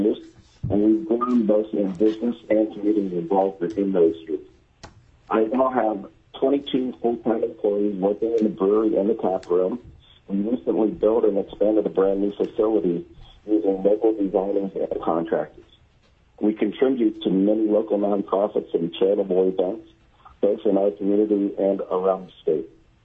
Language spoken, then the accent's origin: English; Soldotna, Alaska, United States; I'm from Soldotna, Alaska, and I'm representing Kenai River Brewing Company.